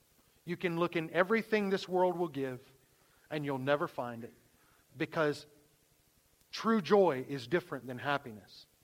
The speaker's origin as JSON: {"language": "English", "region": "the South", "country": "United States", "said": "I'm from the South. I know that's a shock to y'all if you're a guest here today. I'm originally from the South, and no, I don't mean like Wichita."}